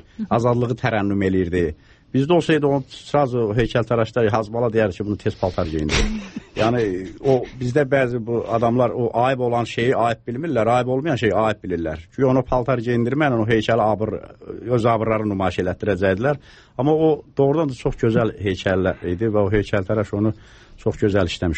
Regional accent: Shamakhi, Shamakhi District, Azerbaijan; mən əslən Şamaxdanam

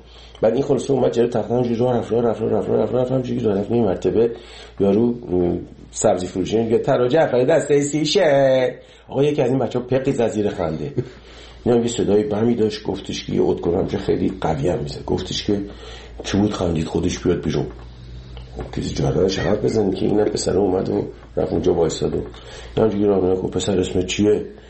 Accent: Iran; moved away; 30 سال 30 خورده سال که از ایران من اومدم بیرون

